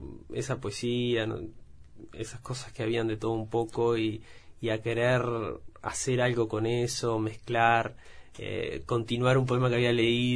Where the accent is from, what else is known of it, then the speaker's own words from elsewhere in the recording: San Ramón, Canelones, Uruguay; also born or lived in Montevideo; Me crié en San Ramón. Viví hasta los 16 años. Después viví un tiempo en Montevideo. Después volví. Y hace ahora 8 años que me hice una casa en el campo, como unos... Está a 15 kilómetros de San Ramón y vivo ahí.